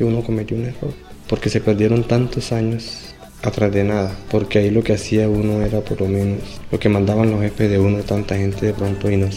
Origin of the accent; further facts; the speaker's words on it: Antioquia, Colombia; Yo soy de Antioquia, teníamos finca, ganadera y todo.